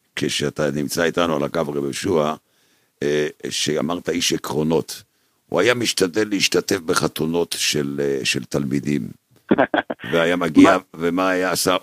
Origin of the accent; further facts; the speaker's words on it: Jerusalem, Jerusalem District, Israel; גם אני כירושלמי זה רגש אותי.